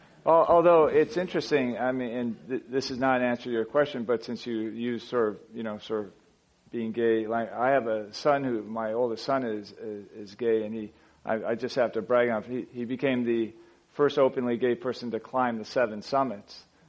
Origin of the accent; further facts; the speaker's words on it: United States; I'm an American Fortune 250 CEO.